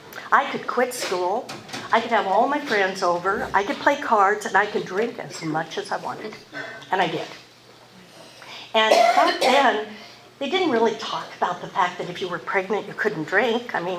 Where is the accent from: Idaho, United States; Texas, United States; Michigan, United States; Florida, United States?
Idaho, United States; Lewiston; born there; I was born in Lewiston, Idaho in 1942, and my mom and dad were just the most amazing people.